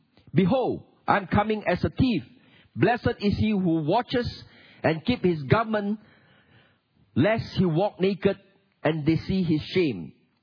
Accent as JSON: {"language": "English", "country": "Singapore", "said": "Now, I come from Singapore. That is about the size of Singapore."}